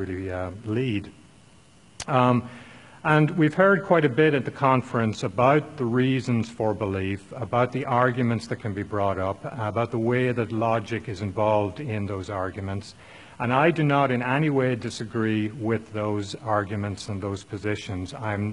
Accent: Ireland; moved away as an adult; now in United States; I am Irish originally, and came to the U.S. about 30 years ago or so to study at Ohio State. I did my PhD there. And along the way, became a Christian through getting involved in Xenos.

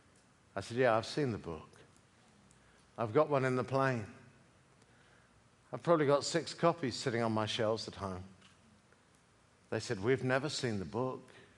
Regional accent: United Kingdom; I'm a Brit, so I know far more about this than any American does.

